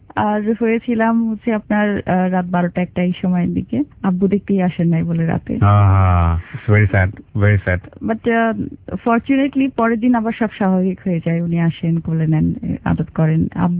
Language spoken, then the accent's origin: Bangla; Khulna, Khulna Division, Bangladesh; born or raised there; also born or lived in Sylhet